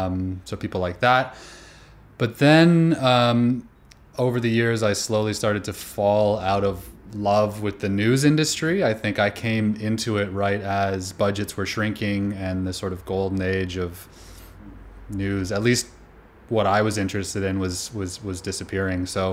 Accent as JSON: {"language": "English", "country": "Canada", "said": "So I'm Canadian. I grew up in a really small town and sort of fell in love with traveling and backpacking"}